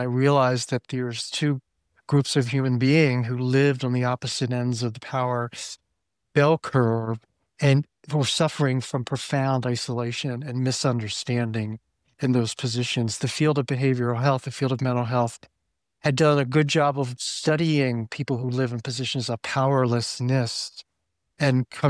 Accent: United States; also born or lived in Amsterdam, Netherlands; And then September 11th happened, and I'm American, and as a white male American who lived, the security of my world had been guaranteed until that happened, and I had an existential crisis, and I moved back to America

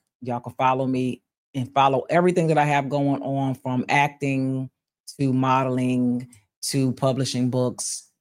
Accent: Bristol, Pennsylvania, United States; at Marie Lowe Park, Bristol, Pennsylvania, the Terrace Courts. For those of y'all where I'm from, my hometown, we'll see y'all that Saturday.

